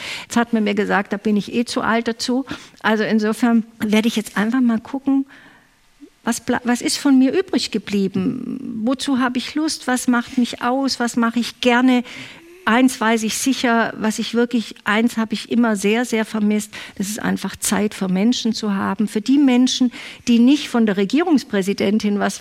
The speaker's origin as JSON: {"language": "German", "town": "Geislingen an der Steige", "region": "Baden-Württemberg", "country": "Germany", "tie": "born or raised there", "said": "Ich bin zwar in Geislingen an der Steige groß geworden, aber erzogen dort von einer Großmutter, die alemannisch spricht, die also aus dem Markgräflerland kommt."}